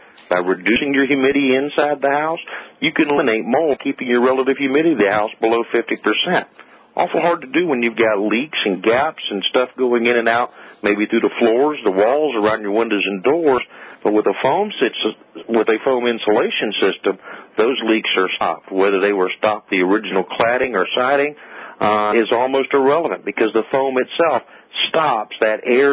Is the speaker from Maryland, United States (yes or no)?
no; Florida, United States; Where I live is in North Florida between Jacksonville and Daytona Beach